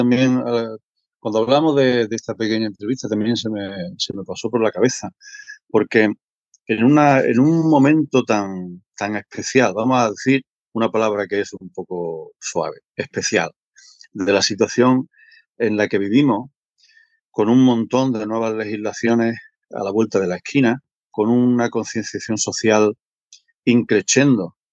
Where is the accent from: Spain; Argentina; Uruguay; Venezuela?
Spain; Andalusia; como andaluz me siento muy contento, muy orgulloso